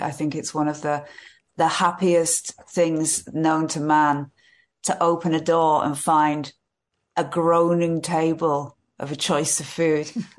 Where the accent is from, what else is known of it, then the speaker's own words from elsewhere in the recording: Carlisle, North West England, United Kingdom; I've been drinking since I was 14. I'm from Carlisle.